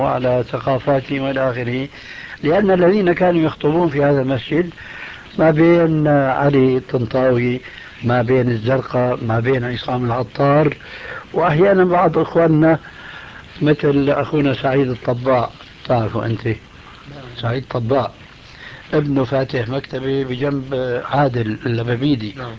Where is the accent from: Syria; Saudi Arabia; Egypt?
Syria; Damascus, Damascus Governorate; كما فعل أخوه عندنا في دمشق